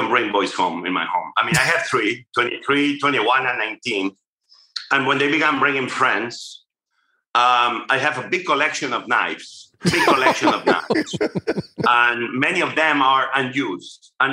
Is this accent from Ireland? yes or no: no; Spain; now in United States; I got to love kale once I came to America. We have other types of kale where I grew up in Spain, similar.